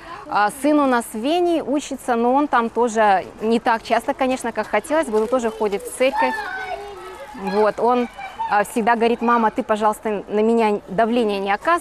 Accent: Kyrgyzstan; moved away as an adult; now in Germany; Мы приехали из Киргизии, живем в Германии уже почти 13 лет, в декабре будет 13 лет, как мы здесь живем.

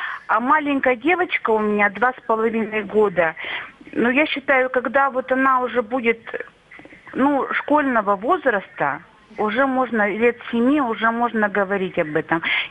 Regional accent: Sverdlovsk Oblast, Russia; Я из Свердловской области, из города Ряды.

